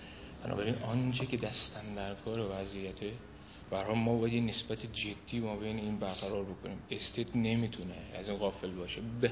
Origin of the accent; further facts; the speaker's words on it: Iran; ما ایرانیم، ایران باستان داریم